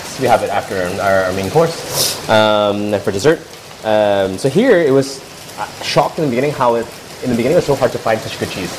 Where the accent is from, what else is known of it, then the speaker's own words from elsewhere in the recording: Toronto, Ontario, Canada; now in Dubai, United Arab Emirates; I grew up in Toronto